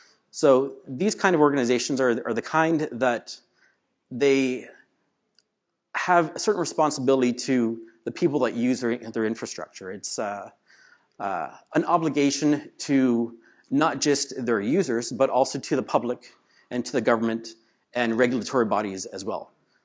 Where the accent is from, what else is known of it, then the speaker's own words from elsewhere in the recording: Canada; now in Toronto, Canada; I'm from Canada, by the way. I've gone all across the country, but I'm currently in Toronto.